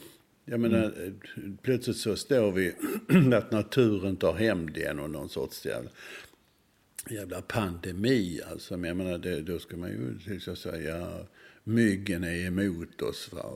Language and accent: Swedish; Malmö, Skåne, Sweden; alltså jag är född och uppväxt i Malmö